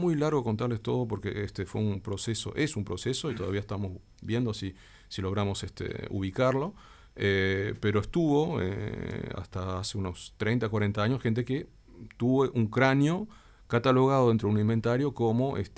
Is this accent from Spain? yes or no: no; Uruguay; Nosotros en este momento, como uruguayos